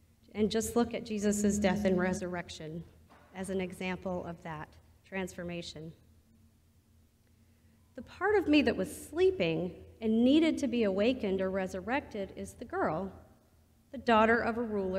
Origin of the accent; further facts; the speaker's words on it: the South, United States; let go of some of the good Southern Christian girl deeply embedded in me, even though I was raised in the Episcopal Church.